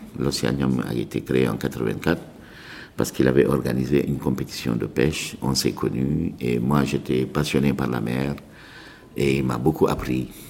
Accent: Senegal; dont deux essentielles chez nous au Sénégal

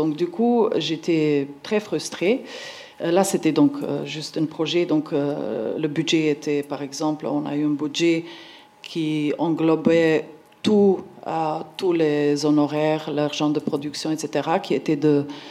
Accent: Ljubljana, Central Slovenia, Slovenia; j'étais invitée à retourner vers mon pays natal, donc vers ma ville natale, Ljubljana, en Slovénie

